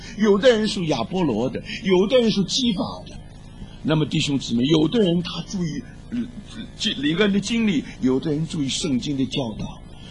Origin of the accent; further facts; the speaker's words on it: China; 你是印度人，我是中国人，